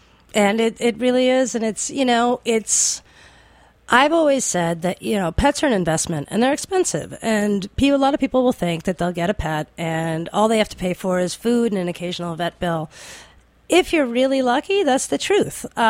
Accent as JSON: {"language": "English", "region": "New York", "country": "United States", "said": "Yeah, I was going to say, as a New Yorker, you know, we're the worst at this."}